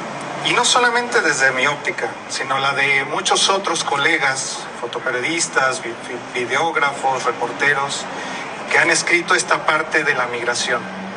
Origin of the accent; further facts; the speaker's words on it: Mexico; seguiría yo insistiendo en que como mexicanos, desde el servicio público y la iniciativa privada